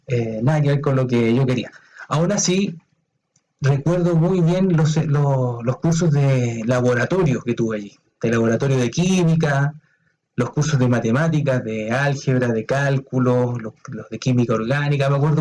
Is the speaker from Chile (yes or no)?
yes; Chile; now in Spain; Soy chileno, entonces ahí nosotros tenemos referentes buenos en la literatura.